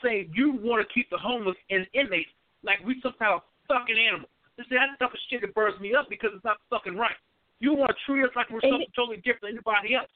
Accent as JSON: {"language": "English", "country": "United States", "said": "I want to say that, oh, yes, I'm American."}